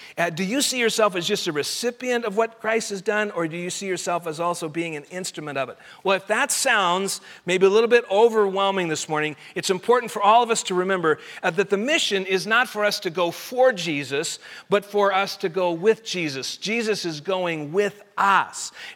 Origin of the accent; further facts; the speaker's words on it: Colorado, United States; also born or lived in Iowa; Even though I grew up in Colorado, I was 28 years old when I went skiing for the very first time.